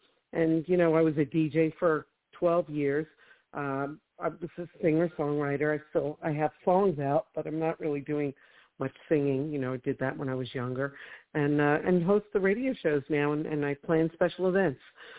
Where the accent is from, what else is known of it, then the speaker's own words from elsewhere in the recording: New York, United States; And I'm a New Yorker, too, so I know you can't take the New York out of us.